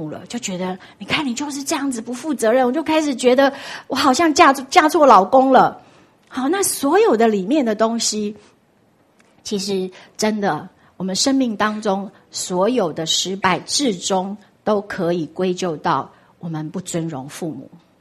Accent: Tainan, Taiwan; moved away; 我的家乡在台南，所以我就远离家乡，一年回家一次过年

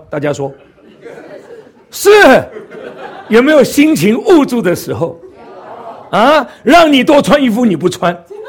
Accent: Guangdong, China; 因为我是广东人， 我们天上飞的除了飞机都吃的。

